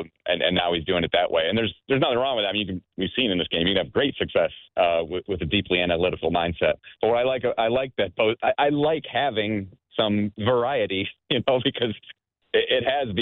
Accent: Cleveland, Ohio, United States; And just to correct the record, I am from Cleveland, but I am not a Cleveland Browns fan.

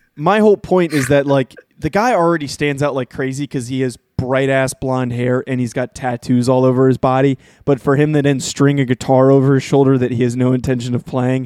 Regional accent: New Jersey, United States; accent: New Jersey; now in California, United States; Inflection on some of my words because of my New Jersey accent, and I fought the hell out of that.

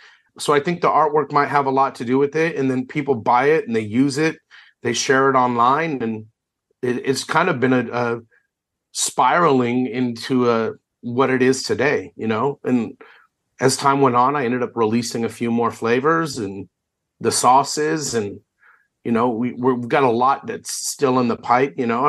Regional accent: California, United States; You know, where I was raised here in California, we cook a lot of tri-tip here, right?

